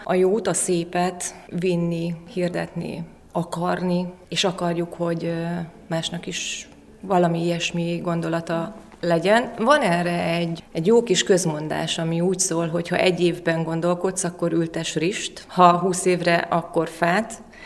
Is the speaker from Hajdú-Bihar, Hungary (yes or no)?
no; Tiszaújváros, Borsod-Abaúj-Zemplén, Hungary; Tiszaújvárosból jöttem, ott lakom születésem óta.